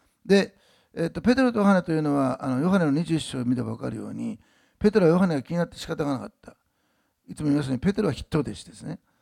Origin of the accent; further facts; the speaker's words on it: Osaka, Japan; で、私は大阪の人だったんですね。でそれが東京に行ってですね